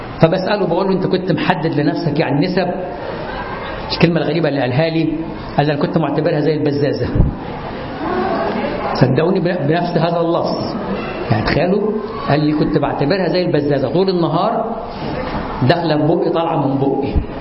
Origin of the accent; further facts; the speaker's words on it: Upper Egypt, Egypt; وأنا أعرف ناس، أنا أصلا من الصعيد، كان هناك في بيوت الناس عندنا